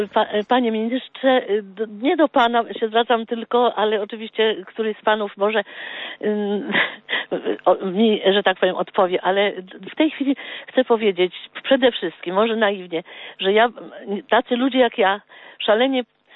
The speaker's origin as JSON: {"language": "Polish", "town": "Warsaw", "region": "Masovian Voivodeship", "country": "Poland", "said": "jestem z Warszawy"}